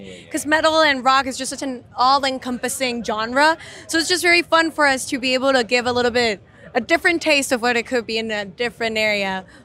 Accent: Mexico; And we come all the way from Mexico, so to be here in France

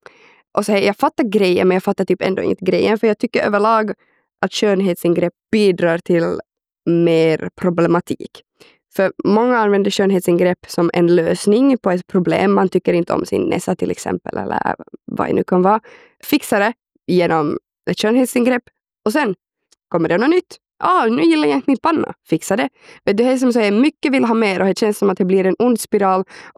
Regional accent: Pedersöre, Ostrobothnia, Finland; jag kommer ju från en liten by i Pedersöre som ligger i Österbotten.

